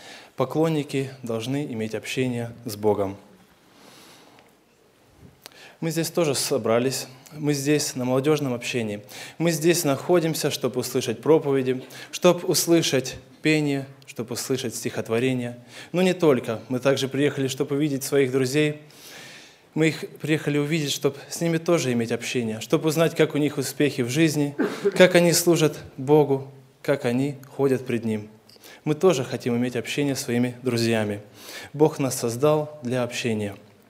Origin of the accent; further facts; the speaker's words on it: Krasnodar, Krasnodar Krai, Russia; я из Краснодара.